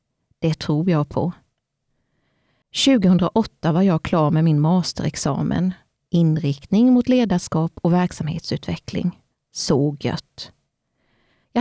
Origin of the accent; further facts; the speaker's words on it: Vetlanda, Jönköping County, Sweden; 29 juni 1974 föddes jag … och jag växte upp i Vetlanda.